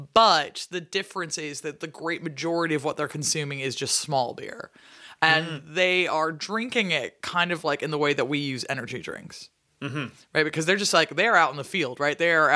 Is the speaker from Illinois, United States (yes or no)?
no; Seattle, Washington, United States; What can I say? I'm from Seattle. We started it. We're the ones who started that whole overhopped